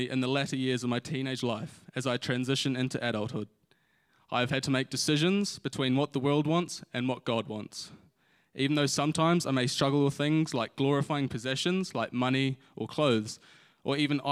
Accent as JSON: {"language": "English", "town": "Tauranga", "region": "Bay of Plenty", "country": "New Zealand", "tie": "born or raised there", "said": "I was born here in Tauranga and went to City Church for the first 7 years of my life."}